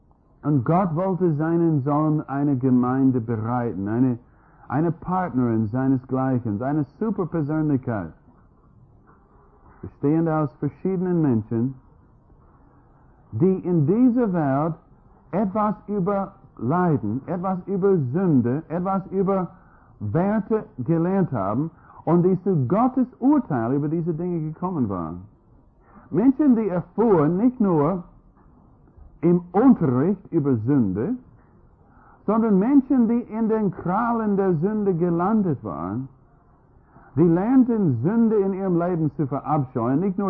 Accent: United States; Und ich als Amerikaner mit einem Bulgaren

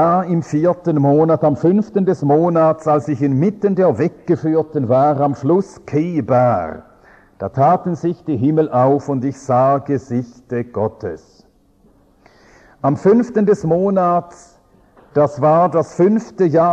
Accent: Arbon, Thurgau, Switzerland; Ich will auch grüßen von den Geschwistern in Arbon, wo ich herkomme. Zwei, drei Sätze zu mir, bevor wir zum Thema kommen. Ich wohne am Bodensee, auf der Schweizer Seite des Bodensees. Der Ort heißt Arbon.

